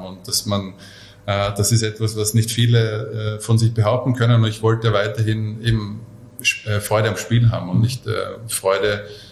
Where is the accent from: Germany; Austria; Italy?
Austria; Lower Austria; ich bin in Vorort vor Mödling groß geworden